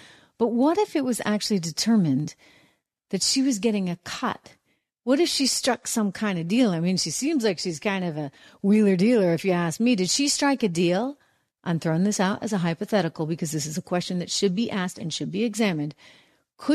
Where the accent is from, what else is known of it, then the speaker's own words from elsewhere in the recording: New England, United States; accent: New England; I can't help my New England accent.